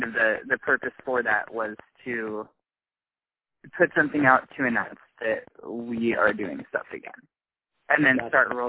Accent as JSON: {"language": "English", "town": "Houston", "region": "Texas", "country": "United States", "tie": "born or raised there", "said": "I grew up in Houston, Texas, and so she played professionally for a little bit there and stopped kind of when me and my sister were growing up."}